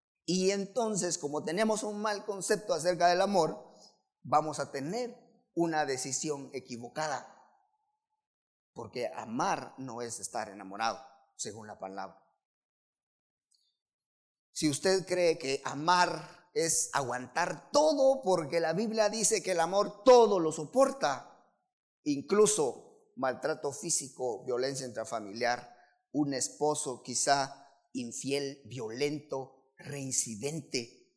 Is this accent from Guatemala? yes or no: yes; Chimaltenango, Guatemala; Nosotros como, no sé si como latinos, pero como chimaltecos, guatemaltecos, nos gusta estar unidos, juntos.